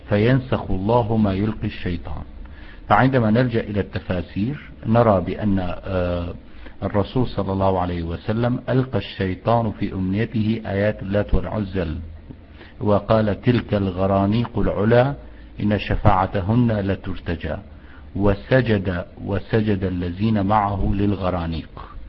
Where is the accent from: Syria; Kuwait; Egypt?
Syria; now in Europe; أنا من سوريا.